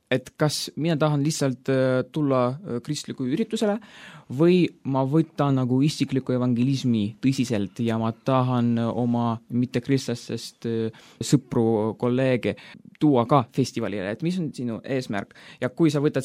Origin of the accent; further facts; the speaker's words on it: Narva-Jõesuu, Ida-Viru County, Estonia; also born or lived in Tallinn; Ma olen sündinud Tallinnas, aga kogu minu elu ma elan Narva Jeesus. See on Ida-Virumaal. Ma olen kristlikust perest.